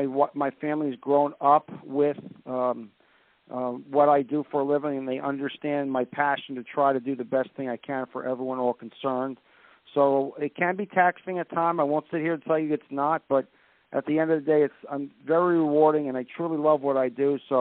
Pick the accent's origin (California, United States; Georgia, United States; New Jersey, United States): New Jersey, United States; I'm from New Jersey, as you know.